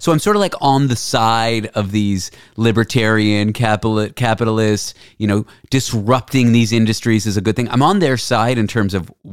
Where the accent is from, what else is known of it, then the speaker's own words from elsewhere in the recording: Toronto, Ontario, Canada; I grew up in Toronto